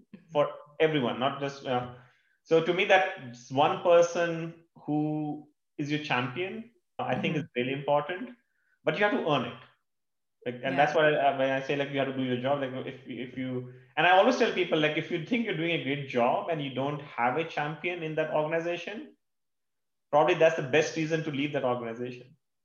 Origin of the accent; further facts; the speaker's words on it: India; Like I grew up in India and where, you know, that was not a thing.